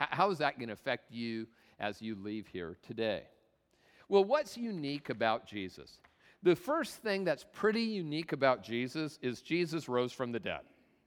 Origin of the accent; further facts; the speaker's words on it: Tacoma, Washington, United States; I'm from Tacoma. We call that throwing down.